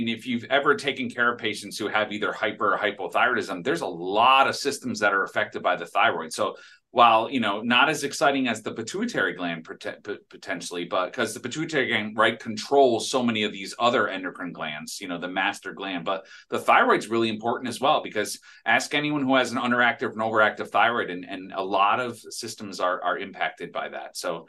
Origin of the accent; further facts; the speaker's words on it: Troy, New York, United States; So I'm originally from Troy, New York, which is across the river from Albany and kind of the middle of the state.